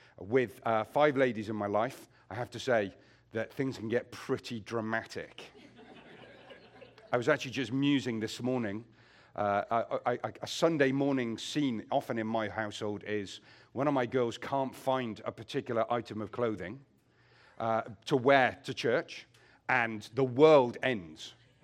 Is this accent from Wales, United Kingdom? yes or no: yes; Wales, United Kingdom; I'm a Welshman. You'll have to forgive me for that. I was born and raised in South Wales, but I've been thoroughly anglicized.